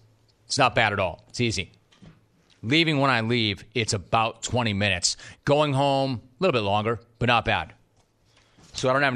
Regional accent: Los Angeles, California, United States; I live south of Los Angeles. I'm a Los Angeles native. I grew up in Los Angeles. I no longer live there. I live south thereof.

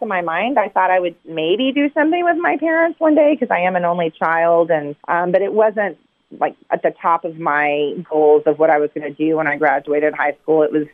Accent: Dallas, Texas, United States; born there; I was born in Texas in 1975 in Dallas to wonderful parents who embraced the hippie culture of life at that time

